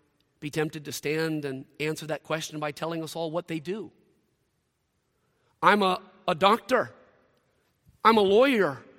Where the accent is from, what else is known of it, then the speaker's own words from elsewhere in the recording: Mississippi, United States; I'm an American. Even better, I'm a Southerner. Best still, I'm a Mississippian. That's who I am.